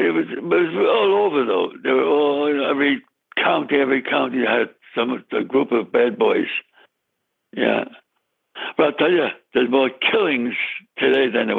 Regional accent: New York City, New York, United States; I was born in the Bronx, Gudhill Road, White Plains Road. Those are my home alleys around by.

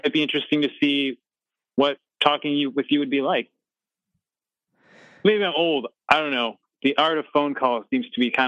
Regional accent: Wyoming, United States; now in Los Angeles, United States; I'm actually not from the West Coast. I was born in the Mountain Time Zone. I was born in Wyoming, and I grew up there.

